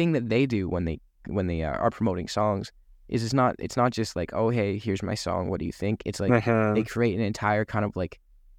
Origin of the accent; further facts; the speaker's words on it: Canada; Yeah, but we're Canadian.